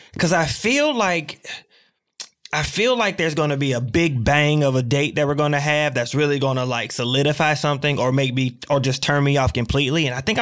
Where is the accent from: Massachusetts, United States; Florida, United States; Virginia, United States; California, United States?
Virginia, United States; you know, I grew up in Virginia. You know, my dad died when I was young.